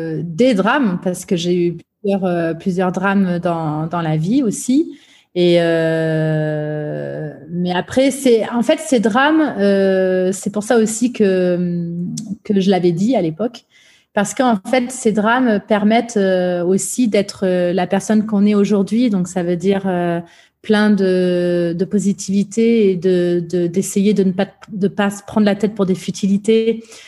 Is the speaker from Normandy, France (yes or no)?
no; Provence-Alpes-Côte d'Azur, France; accent: Marseille; je suis allée là-bas avec mes rajouts et mon petit accent marseillais à l'époque